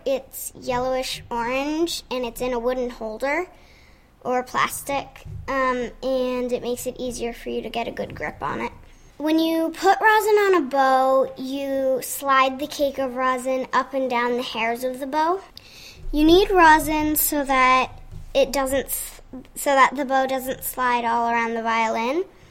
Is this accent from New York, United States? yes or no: no; Bethlehem, Pennsylvania, United States; I'm 9 years old, and I'm from Bethlehem, Pennsylvania.